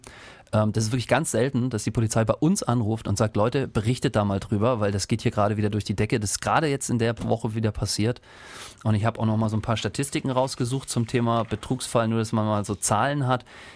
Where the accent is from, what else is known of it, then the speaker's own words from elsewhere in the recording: eastern Germany, Germany; ich komme ja aus dem Osten und gerade nach der Wende wurden viele Betriebe ja verlassen